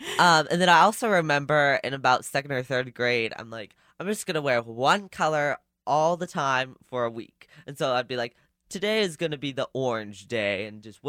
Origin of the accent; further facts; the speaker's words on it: Minneapolis, Kansas, United States; And so they're like, oh, where are you from? And I'm like, oh, Minneapolis. They're like, oh, Minnesota. No, Kansas.